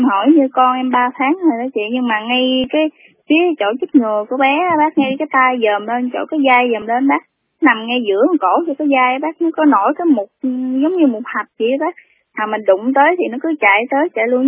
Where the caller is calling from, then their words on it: Đồng Tháp, Vietnam; em đang ở Đồng Tháp chị